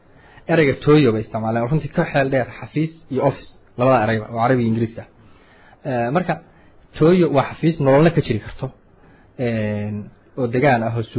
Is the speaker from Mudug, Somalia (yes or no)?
yes; Galkayo, Mudug, Somalia; waxaan ku soo barbaaray magaalada Gaalkacyo waxaan ka soo baxay dugsiga Umar Samantar kadibna waxaan ka soo baxay jaamacadda Caanka Camud oo ku taala magaalada Boorame